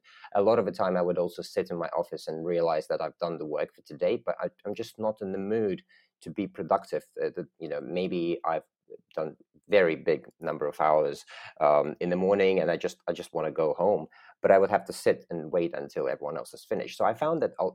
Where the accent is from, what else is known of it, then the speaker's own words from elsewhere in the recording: London, United Kingdom; also born or lived in Russia; I'm Russian by birth, but I grew up in London in the UK